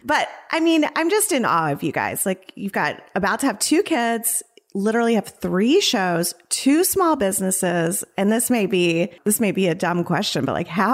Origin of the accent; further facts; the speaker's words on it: Knoxville, Tennessee, United States; Here in Knoxville.